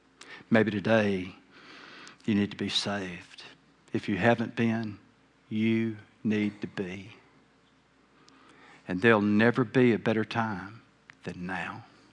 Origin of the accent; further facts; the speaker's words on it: the South, United States; accent: southern; Sorry for my southern accent. It sneaks out on me every now and then, whether I want it to or not.